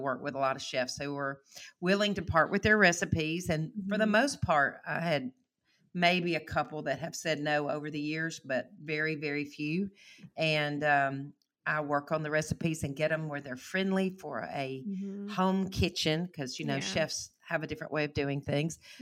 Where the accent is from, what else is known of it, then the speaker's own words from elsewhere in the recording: Alabama, United States; I said, sir, please help me. I am from Alabama.